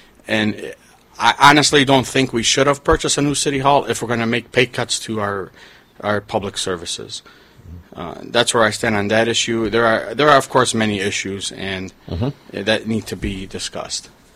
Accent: Dearborn, Michigan, United States; As you said, I'm born and raised in Dearborn, a true native. Been here all my life

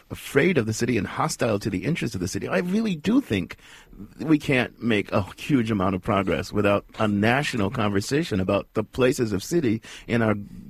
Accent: Ohio, United States; I'm a Midwesterner, born and bred, Ohioan born and bred.

